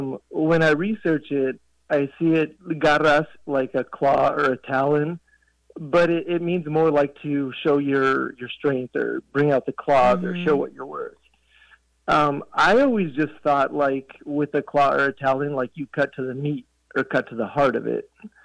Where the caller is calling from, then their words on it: El Paso, Texas, United States; I'm calling from Dallas by way of El Paso.